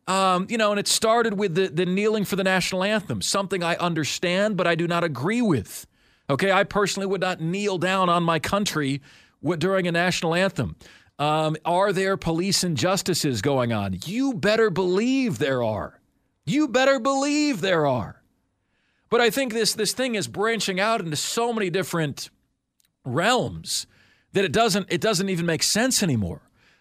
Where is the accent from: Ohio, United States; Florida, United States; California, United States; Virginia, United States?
Florida, United States; Tampa; my hometown of Tampa, for one, have been up for hundreds of years.